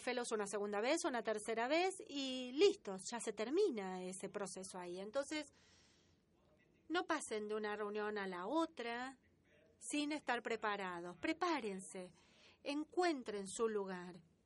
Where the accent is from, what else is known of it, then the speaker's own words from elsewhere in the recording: North Macedonia; Spanish is a second language; vengo de Macedonia